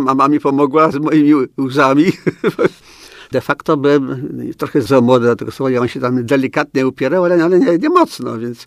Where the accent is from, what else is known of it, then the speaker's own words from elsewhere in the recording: Kalisz, Greater Poland Voivodeship, Poland; Ja się urodziłem w Kaliszu, zresztą wychowałem.